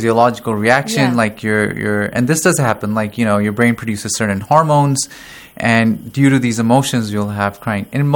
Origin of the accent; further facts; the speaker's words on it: Pakistan; moved away; I'm studying here in the Hoza. I'm studying psychology here, and I'm originally from Pakistan, but I've lived in different countries.